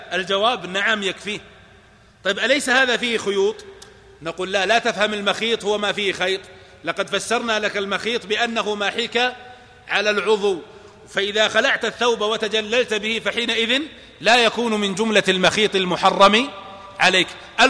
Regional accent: Najd, Saudi Arabia; فنلحق بها ما يسمى عندنا في نجد بالدقلة

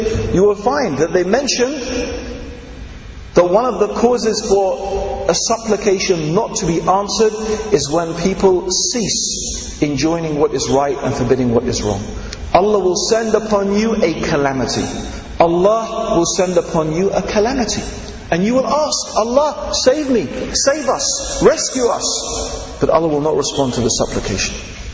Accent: England, United Kingdom; I'm from England.

